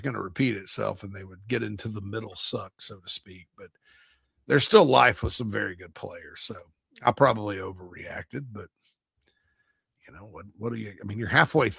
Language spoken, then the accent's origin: English; Spartanburg, South Carolina, United States; he's driving in my hometown of Spartanburg, by the way, Sparkle City.